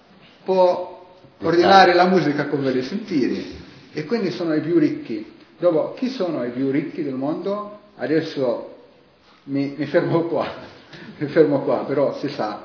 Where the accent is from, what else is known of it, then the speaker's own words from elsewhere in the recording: Gaza, Gaza Strip, Palestine; Italian is a second language; Un giorno era sempre guerra da parte mia, sono da Gaza, quindi sempre guerra.